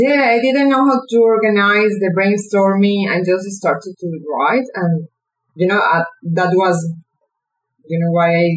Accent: Venezuela; English is a second language; now in Sydney, Australia; I'm from Venezuela. I'm here studying in Sydney, Australia.

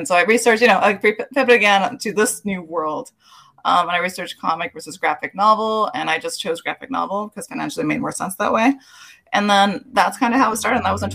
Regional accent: East Los Angeles, California, United States; I am from East LA. I'm born and raised here, third generation.

